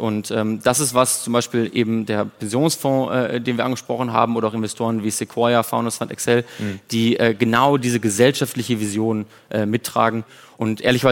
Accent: North Rhine-Westphalia, Germany; ich komme aus dem Münsterland oder erst Ostwestfalen aus Münsterland und da sind wir relativ langweilig.

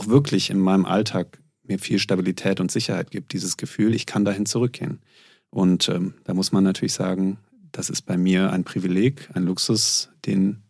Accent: Cologne, North Rhine-Westphalia, Germany; bei mir ist es doch stark an meine Kindheit und auch an den Ort, also ich komme aus Köln, geknüpft.

